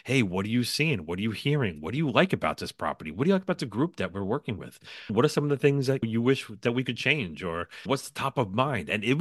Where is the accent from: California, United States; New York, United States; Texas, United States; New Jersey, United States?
New York, United States; Greg, as a New Yorker, where I always like to joke around that everybody is guilty till proven innocent in my world